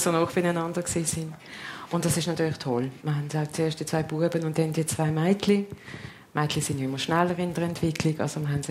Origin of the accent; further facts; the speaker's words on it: Basel, Basel-Stadt, Switzerland; Ich bin hier in Basel aufgewachsen. Ich sage immer, ich bin eine Berufsbaslerin